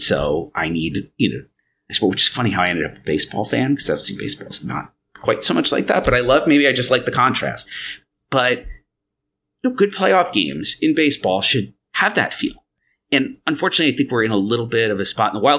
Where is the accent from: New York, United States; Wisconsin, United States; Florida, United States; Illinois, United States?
New York, United States; Long Island; I was a pretty big hockey fan when I was a kid because I grew up on Long Island when the Islanders were really good.